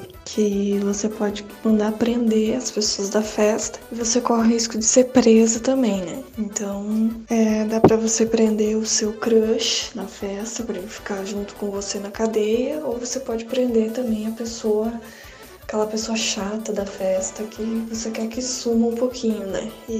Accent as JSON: {"language": "Portuguese", "town": "Novo Hamburgo", "region": "Rio Grande do Sul", "country": "Brazil", "said": "eu sou de Novo Hamburgo, no Rio Grande do Sul."}